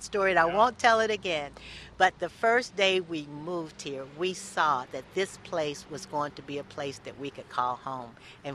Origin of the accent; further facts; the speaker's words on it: Georgia, United States; when I was your age and growing up in Georgia, at a time when we were separated because of the color of our skin.